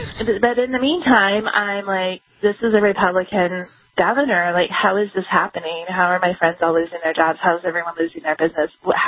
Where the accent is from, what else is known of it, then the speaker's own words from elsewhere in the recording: California, United States; I grew up in Southern California.